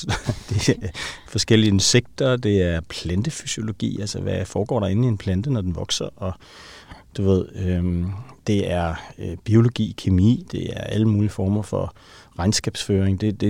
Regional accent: Helsingør, Capital Region of Denmark, Denmark; Problemet var så, at jeg voksede op i Helsingør, hvor der nærmest ikke kunne opdrives hverken et får eller en ko eller en landbrugsmark.

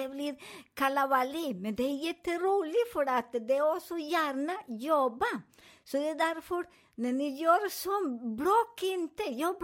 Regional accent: Colombia; Swedish is a second language; Jag kommer från Colombia, så jag kommer att göra också på min hemland

